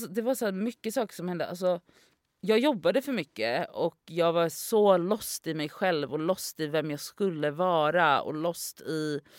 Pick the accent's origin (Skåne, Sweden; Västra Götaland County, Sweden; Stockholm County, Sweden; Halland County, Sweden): Västra Götaland County, Sweden; Gothenburg; jag är ju från Göteborg